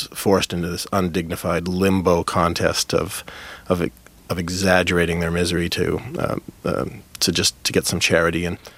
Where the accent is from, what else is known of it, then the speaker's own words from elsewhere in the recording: Winnipeg, Manitoba, Canada; most of them live in my hometown of Winnipeg